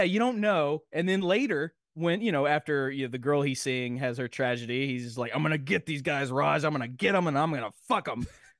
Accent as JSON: {"language": "English", "town": "Nashville", "region": "Tennessee", "country": "United States", "said": "Because I'm from Nashville. I am not a tourist."}